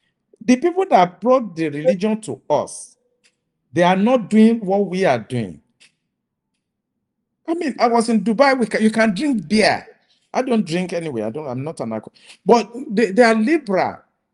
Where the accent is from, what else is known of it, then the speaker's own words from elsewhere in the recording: South West, Nigeria; I'm from Southwest. I know what I went through in the military when it comes to promotion, appointment, and so on.